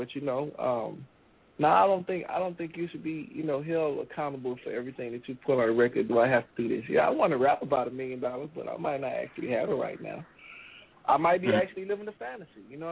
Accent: Atlanta, Georgia, United States; also born or lived in Chicago; from Chicago, by way of Atlanta. I was born in Chicago but raised in Atlanta.

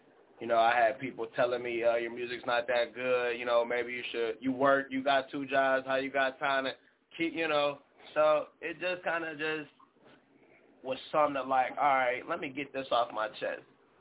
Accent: Minneapolis, Minnesota, United States; You know, I'm from Southside Minneapolis, 4644 in Portland, but I was born and raised in BP as well. I moved from Southside when I was 7.

